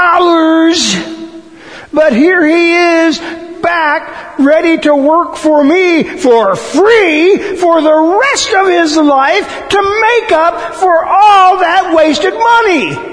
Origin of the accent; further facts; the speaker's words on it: Eminence, Indiana, United States; But my hometown, as I figure it, is Eminence, Indiana, which is bigger than Wakeland, but still considerably smaller than East Canton.